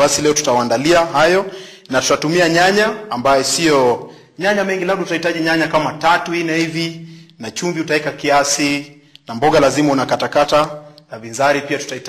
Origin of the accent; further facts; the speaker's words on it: Nairobi, Kenya; na sisi wote tunatoka Nairobi, Kenya.